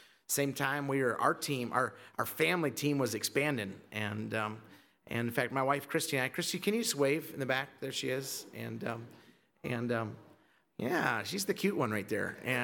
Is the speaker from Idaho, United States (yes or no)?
yes; Twin Falls, Idaho, United States; also born or lived in San Jose, United States; So I grew up in Twin Falls, and I was born in California, San Jose, and my parents about